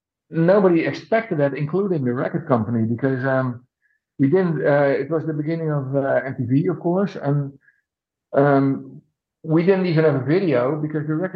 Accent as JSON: {"language": "English", "country": "Netherlands", "tie": "born or raised there", "said": "And so I quickly hired a local theater in my hometown in Holland, a mid-sized country town"}